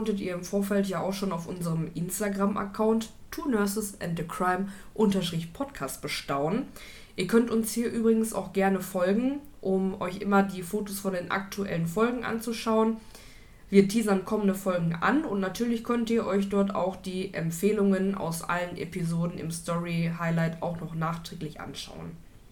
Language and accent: German; Bottrop, North Rhine-Westphalia, Germany; aus meiner Heimatstadt Bottrop. Ich bin dort geboren und habe fast 25 Jahre meines Lebens dort gewohnt.